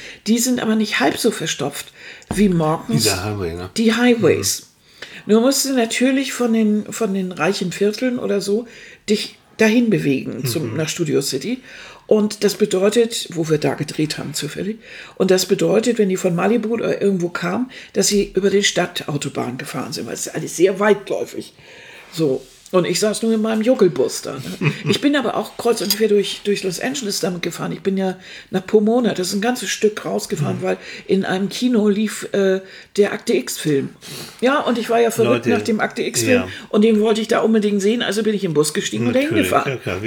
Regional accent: Germany; Ich bin doch auch Ausländer, ich bin Deutscher.

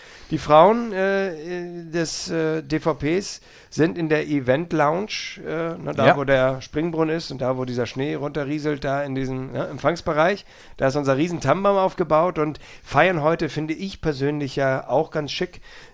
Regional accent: Northern Germany, Germany; wir sind ja Norddeutsche, das ist wirklich auch schon weit weg

